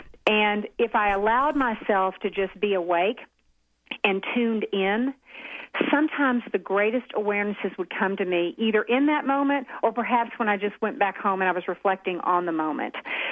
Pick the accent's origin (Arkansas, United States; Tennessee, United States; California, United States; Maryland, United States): Arkansas, United States; Hot Springs; a little girl that I taught swimming lessons to in my hometown of Hot Springs, Arkansas